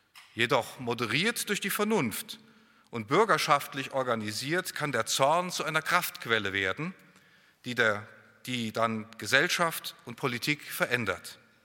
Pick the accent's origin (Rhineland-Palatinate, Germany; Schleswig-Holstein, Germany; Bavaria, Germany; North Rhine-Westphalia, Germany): Rhineland-Palatinate, Germany; Mainz; Ich komme aus Mainz, da sind wir wie Hunderttausend in der Rhein-Main-Region